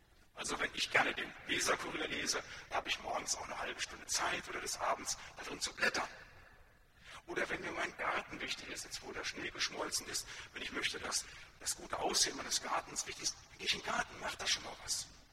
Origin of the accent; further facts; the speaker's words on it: North Rhine-Westphalia, Germany; Da, wo ich herkomme, aus dem Siegerland, da nennt man die ganz besonders frommen Menschen